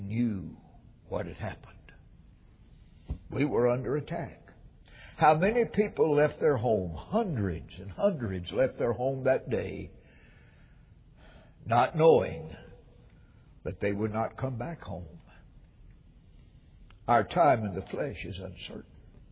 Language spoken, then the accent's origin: English; Jackson, Tennessee, United States; born there; I know where I was born. I was born in Jackson, Tennessee, because I wanted to be near my mother.